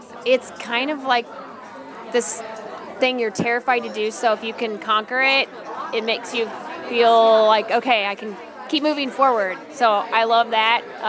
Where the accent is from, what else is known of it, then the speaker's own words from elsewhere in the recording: Illinois, United States; I'm a winemaker from Central Illinois